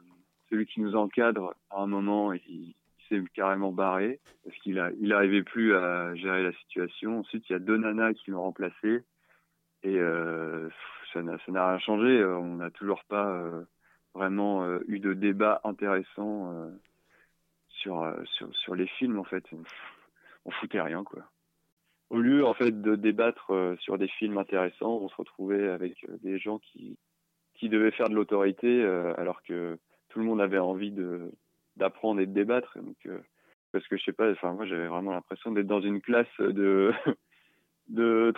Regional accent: Rouen, Normandy, France; now in Paris, France; je viens de Rouen, j'habite à Paris

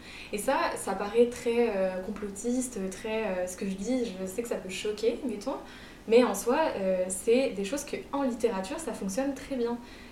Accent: France; je suis française

